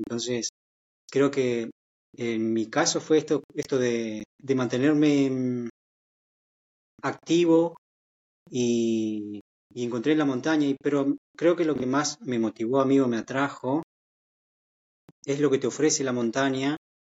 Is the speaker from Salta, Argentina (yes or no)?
no; San Martín, Neuquén, Argentina; moved away as an adult; yo que nací acá en San Martín, y después de casi 40 años estoy acá arriba viendo algo que nunca había visto en mi vida. Si bien me fui muy joven de San Martín con 20 años